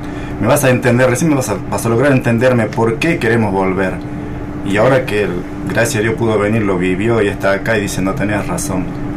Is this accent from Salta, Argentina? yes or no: yes; Cambuco, Salta, Argentina; born there; Nací en la provincia de Salta, ya cerca del límite de la frontera, le dicen las rayas